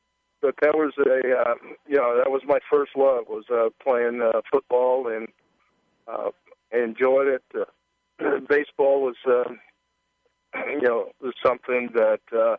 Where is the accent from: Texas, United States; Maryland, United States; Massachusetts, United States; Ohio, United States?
Texas, United States; Austin; I grew up in West Austin, so I could hear the music from University of Texas as a kid growing up all the time